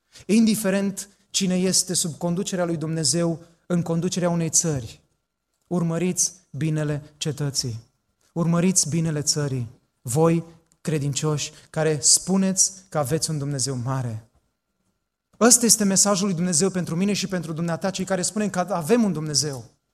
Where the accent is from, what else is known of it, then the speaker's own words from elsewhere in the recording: Romania; moved away; Noi suntem români.